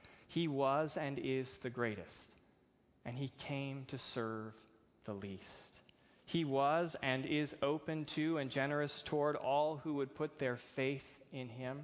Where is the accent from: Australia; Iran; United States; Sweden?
United States; That's me speaking as an American who loves food.